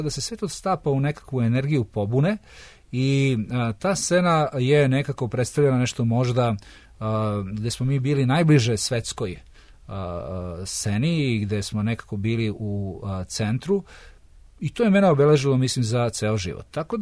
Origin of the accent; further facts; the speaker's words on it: Šabac, Mačva District, Serbia; ja sam recimo kao klinac svirao u Šapcu u bendu koji se zvao … svirali smo kao predgrupa